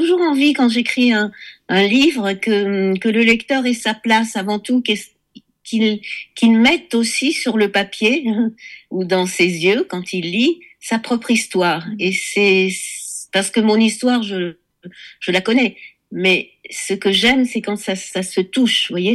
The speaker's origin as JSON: {"language": "French", "country": "Tunisia", "tie": "born or raised there", "moved": "as an adult", "said": "j'ai passé les 6 premiers mois en Tunisie, les derniers mois en Tunisie. Je suis née en Tunisie et j'allais donc faire mes études après le bac à Paris."}